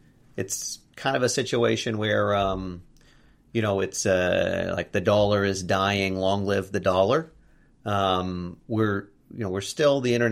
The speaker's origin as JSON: {"language": "English", "country": "United States", "said": "I mean, as an American, I tend to think that I'm a beneficiary of dollar dominance."}